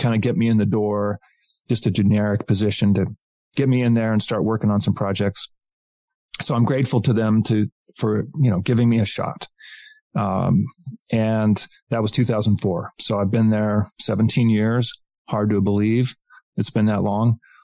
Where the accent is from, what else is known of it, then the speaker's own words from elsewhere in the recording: Albuquerque, New Mexico, United States; I grew up in Albuquerque here and I kept my eye on this little company